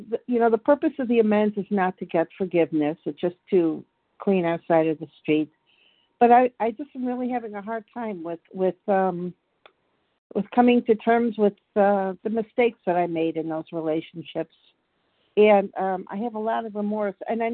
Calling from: Georgia, United States; from Georgia.

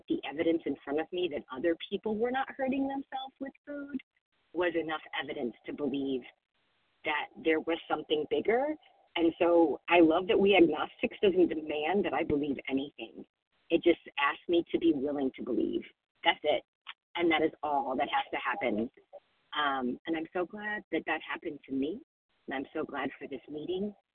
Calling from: Illinois, United States; Calling from Illinois, this is … a gratefully recovered compulsive overeater.

